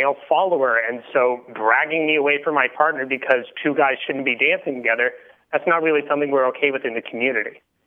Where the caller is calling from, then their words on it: Burlington, Vermont, United States; I'm calling from Burlington, Vermont.